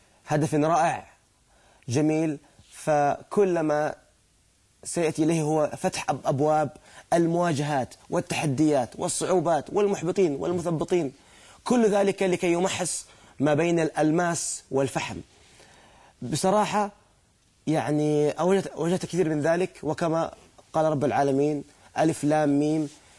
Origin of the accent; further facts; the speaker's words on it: Jeddah, Makkah Province, Saudi Arabia; born there; أنا من مواليد جدة، من أحد الأحياء اللي تعتبر فقيرة في جدة